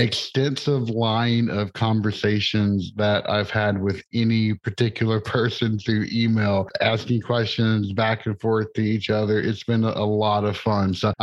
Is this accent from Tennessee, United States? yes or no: yes; Cookeville, Tennessee, United States; you are near where I grew up in Tennessee, which is Cookeville